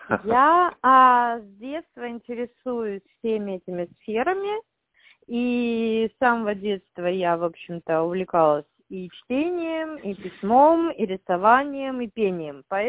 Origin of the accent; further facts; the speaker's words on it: Saint Petersburg, Russia; born there; Я родилась в Санкт-Петербурге, в России, тогда, когда он еще был СССР, Советским Союзом.